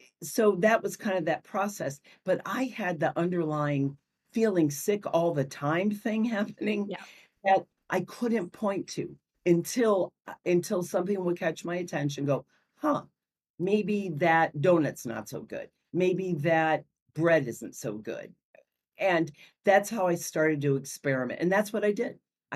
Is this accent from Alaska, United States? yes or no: no; St. Louis, Missouri, United States; I grew up in St. Louis, and I grew up in a small area called Frontenac, and there was a beautiful little store where you knew the butcher